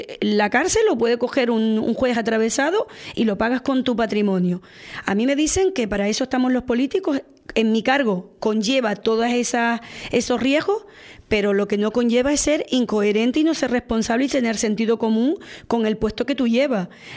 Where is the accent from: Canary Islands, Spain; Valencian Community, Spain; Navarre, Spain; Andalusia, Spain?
Canary Islands, Spain; Icod de los Vinos; born there; now in Los Silos, Spain; yo venía de Ico de los Vinos, nací en Ico de los Vinos, pero lleva 32 años ya en el municipio de Los Silos. Creo que me siento tan silense como cualquiera que ha nacido allí.